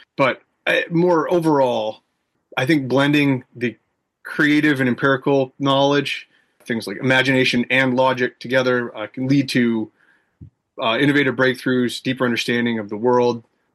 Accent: Lincoln, Maine, United States; now in Glenburn, United States; I grew up in Lincoln, Maine, so about 45 minutes up the highway from here, currently in Glen Burn, pretty close.

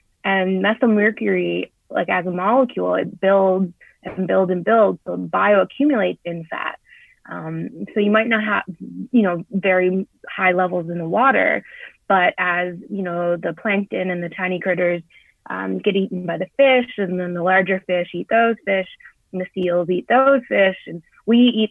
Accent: Happy Valley-Goose Bay, Newfoundland and Labrador, Canada; I'm an Inuk woman born and raised in Happy Valley, Goose Bay, Labrador. So way to the northeast.

